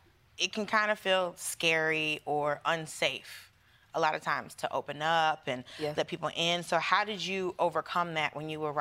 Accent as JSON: {"language": "English", "region": "Georgia", "country": "United States", "tie": "born or raised there", "said": "I grew up in Georgia, right? Mm-hmm. I grew up in the South, so we always heard country music."}